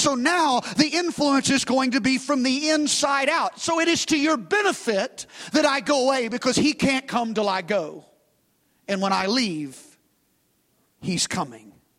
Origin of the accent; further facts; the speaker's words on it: Arkansas, United States; I didn't grow up in Texas. I grew up in Arkansas, but football was the one thing that united my town.